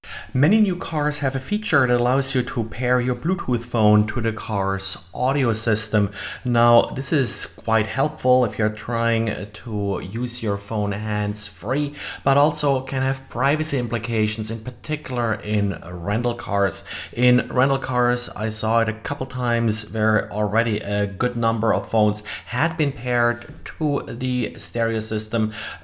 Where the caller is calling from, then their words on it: Jacksonville, Florida, United States; I'm recording today from Jacksonville, Florida.